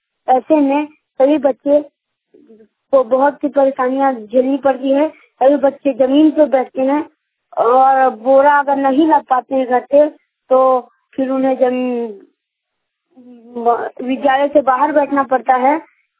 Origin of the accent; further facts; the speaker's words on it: Donda, Jharkhand, India; मैं 13 B post Donda थाना राजनवा जिला गिरिडीह झारखंड का रहने वाला हूँ। मैं उत्कर्ण नदी ज्यादा 13 डी में पढ़ता हूँ।